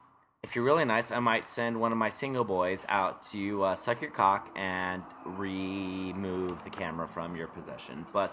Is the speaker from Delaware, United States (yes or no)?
no; Oklahoma, United States; I'm from Oklahoma, honey. Public education.